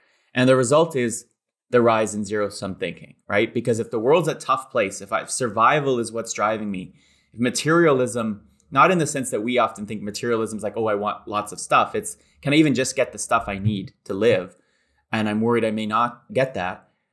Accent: Toronto, Ontario, Canada; where I was raised in around Toronto.

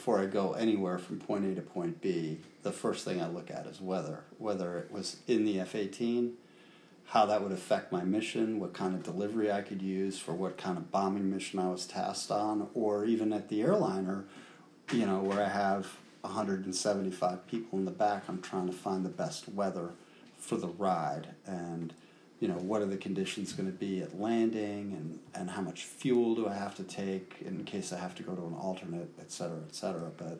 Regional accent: New York City, New York, United States; growing up on East End Avenue in New York City

